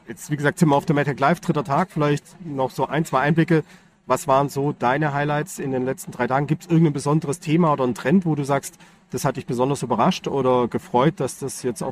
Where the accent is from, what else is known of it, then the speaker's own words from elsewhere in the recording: Stuttgart, Baden-Württemberg, Germany; Also ich komme aus Stuttgart, ich kenne es.